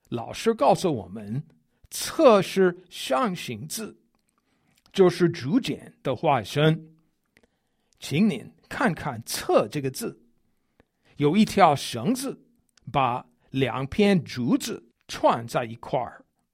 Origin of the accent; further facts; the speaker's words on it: United States; Chinese is a second language; 身为美国人的我，认为汉字很好玩，很奥妙。